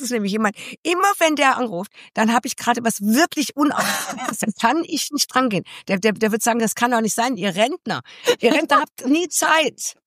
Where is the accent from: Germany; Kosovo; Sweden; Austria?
Germany; Mönchengladbach, North Rhine-Westphalia; now in Cologne, Germany; ich komme ja aus Mönchengladbach.